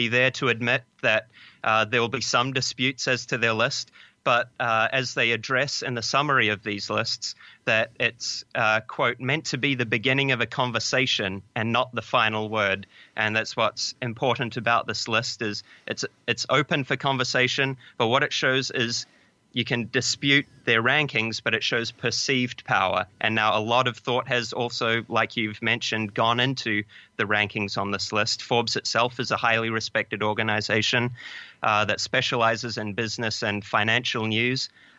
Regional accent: New Zealand; I'm a New Zealander, part of that British Commonwealth

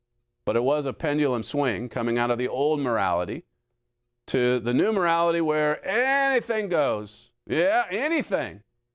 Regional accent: Liverpool, North West England, United Kingdom; Yeah, I'm from Liverpool, right?

